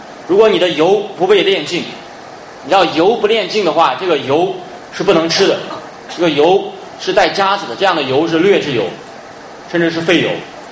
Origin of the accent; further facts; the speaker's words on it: Henan, China; accent: Henan; 最后理的像我们河南话说的那个头发像狗啃的一样